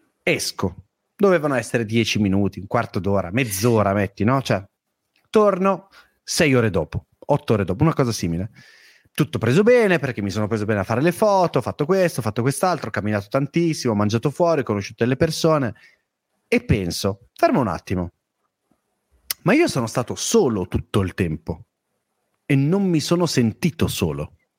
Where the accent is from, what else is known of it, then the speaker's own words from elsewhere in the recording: Rosignano Monferrato, Piedmont, Italy; perché vengo da una zona, sono di Rosignano Monferrato in provincia di Alessandria, vicino a Casale Monferrato, è una zona dove l'internet è arrivato molto dopo.